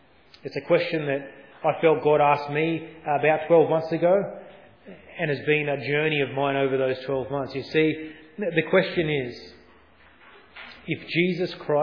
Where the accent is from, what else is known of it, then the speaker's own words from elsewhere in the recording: Cronulla, New South Wales, Australia; now in Baulkham Hills, Australia; born in India. I was abandoned at birth and adopted when I was 6 months old. So I don't sound at all Indian, although I may look Indian. I grew up in the Sutherland Shire down near Cronulla.